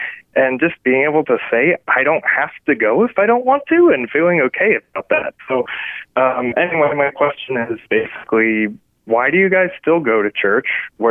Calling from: Virginia, United States; from Virginia.

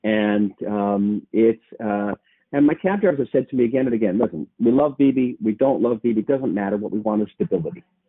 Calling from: Tel Aviv, Tel Aviv District, Israel; I'm talking from Tel Aviv, the most expensive city on the earth.

